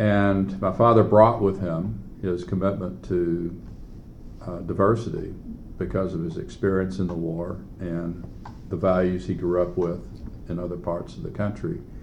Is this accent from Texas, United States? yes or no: yes; Texas, United States; I grew up in West Texas.